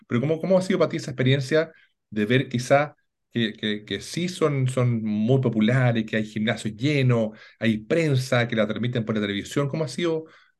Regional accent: Chile; nos sirve como chileno también

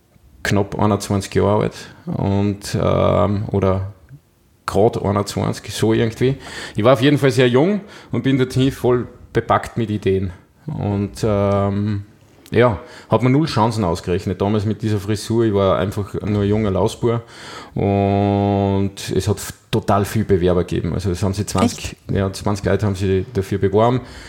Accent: Upper Austria, Austria; ich bin am Fuße des Siriuskugels aufgewachsen. Mhm. Die ersten also 7 Lebensjahre meiner Kindheit.

